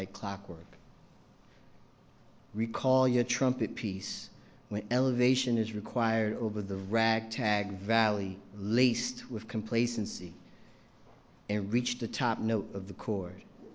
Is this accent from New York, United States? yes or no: yes; Queens, New York, United States; I grew up in Queens, New York, and the neighborhood was, it was pr